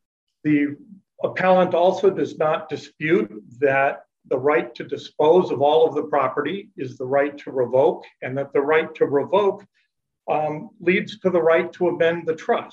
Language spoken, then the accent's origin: English; Mankato, Minnesota, United States; I'm an attorney from Mankato, Minnesota